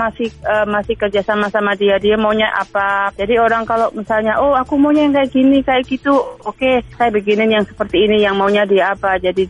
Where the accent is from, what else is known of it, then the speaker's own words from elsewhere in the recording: Indonesia; moved away; Jadi kita, aduh ingat-ingat masa kecil di Indonesia atau yang jauh.